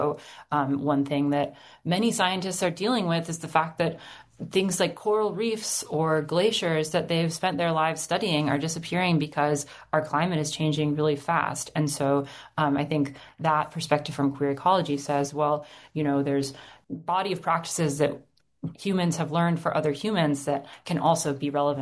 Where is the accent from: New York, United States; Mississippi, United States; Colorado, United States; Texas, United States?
Colorado, United States; You know, I grew up in Colorado and I just had these sort of very aestheticized ideas of California